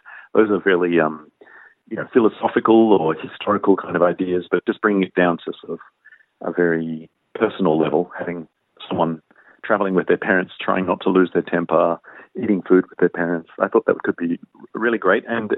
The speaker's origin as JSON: {"language": "English", "country": "Australia", "said": "it's really clear to me that I am Australian and not Italian."}